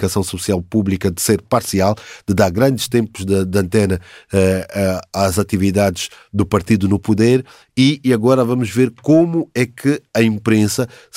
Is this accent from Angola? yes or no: yes; Angola; Eu sou de Angola